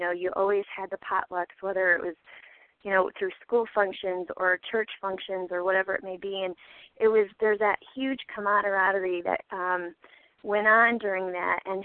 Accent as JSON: {"language": "English", "region": "Michigan", "country": "United States", "said": "I'm from Michigan."}